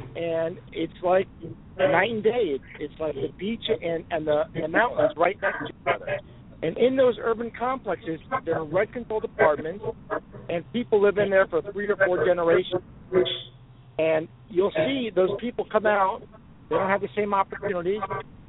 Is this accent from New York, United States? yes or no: yes; Manhattan, New York, United States; also born or lived in Jersey City; now in Texas, United States; I moved to Texas. One of the reasons that I moved to Texas was for that reason. I grew up in Manhattan, and I lived in Jersey City for many years.